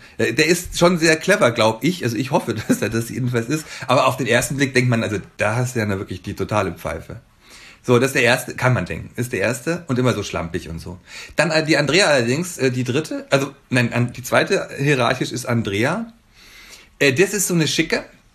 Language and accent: German; Bavaria, Germany; now in Berlin, Germany; Also ich komme ja aus Bayern, wie gesagt, und ich bin 95 nach Berlin gekommen, bin also jetzt seit über 25 Jahren hier